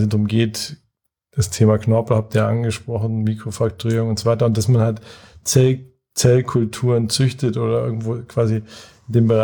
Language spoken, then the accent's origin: German; Munich, Bavaria, Germany; Ich bin ursprünglich aus München